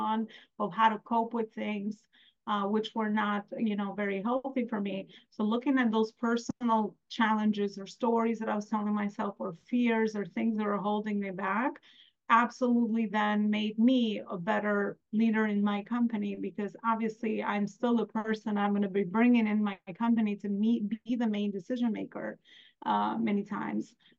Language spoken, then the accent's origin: English; Albania; now in United States; And yes, I am Albanian American. I've been here 27 years.